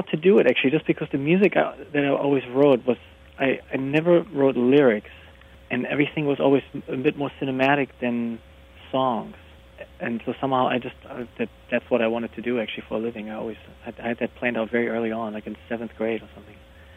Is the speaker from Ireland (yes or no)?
no; Germany; I was born and raised in Germany, grew up with classical music, played piano at age 4, and then switched to guitar at 11